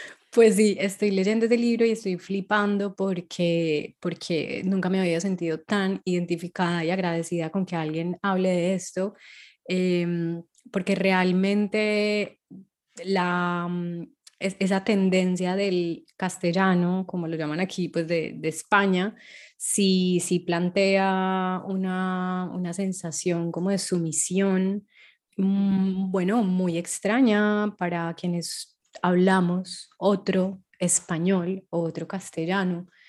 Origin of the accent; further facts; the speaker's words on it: Colombia; para mí ha resultado, como colombiana concretamente, un peso muy grande de validarme